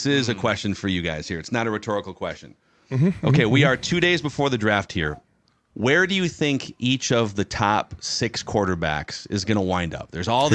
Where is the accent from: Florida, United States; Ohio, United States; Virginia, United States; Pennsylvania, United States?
Ohio, United States; Ohio guy. I'm from Ohio.